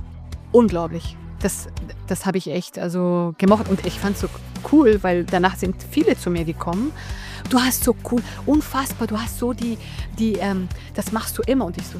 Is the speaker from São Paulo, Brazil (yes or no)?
yes; São Paulo, Brazil; now in Linz, Austria; Ich bin in Brasilien, São Paulo, geboren und aufgewachsen. Meine Eltern selber sind aber aus Argentinien, Buenos Aires. Mein Papa ist aber deutschabstämmiger